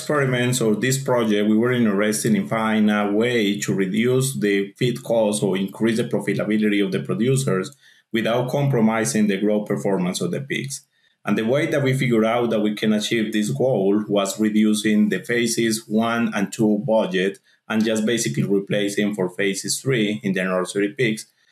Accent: Colombia; English is a second language; also born or lived in Mexico; I am originally from Colombia, where I finished my undergrad there in animal science. After finishing my undergrad, I moved to Mexico

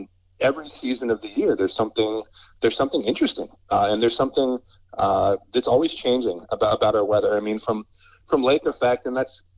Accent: Dallas, Texas, United States; so I tagged along with him a few times growing up in Dallas, Texas, and that was exhilarating.

